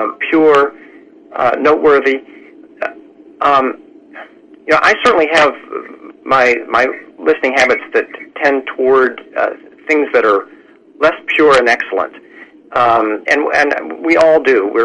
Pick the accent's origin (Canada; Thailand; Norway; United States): United States; West Virginia; I'm from West Virginia originally, so it's kind of the music of my people to enjoy country and bluegrass.